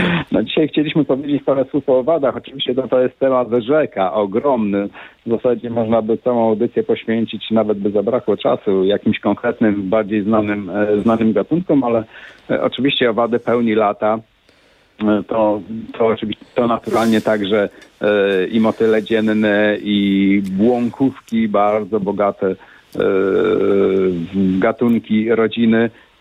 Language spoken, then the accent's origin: Polish; Lipcowo, Warmian-Masurian Voivodeship, Poland; also born or lived in Olsztyn; ja urodziłem się w Olsztynie, ale mieszkałem w pięknej wsi na Warmii, niedaleko Olsztyna. Blisko Barczewa, wśród lasów. Miejscowość się nazywa Lipcowo.